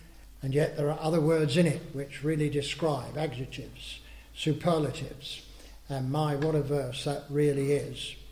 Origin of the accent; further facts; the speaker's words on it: England, United Kingdom; Of course, we're English, most of us, and it's the stiff upper lip sort of thing